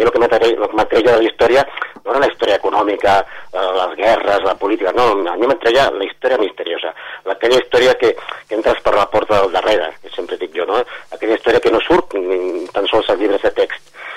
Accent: El Prat de Llobregat, Catalonia, Spain; Sí, jo soc nascut del Prat, soc pota blava, de fet.

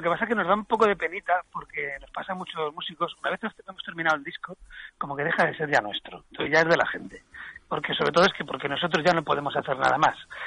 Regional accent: Burgos, Castile and León, Spain; now in Mallorca, Spain; nosotros los mallorquines, bueno, yo soy de Burgos, pero llevo aquí toda mi vida prácticamente

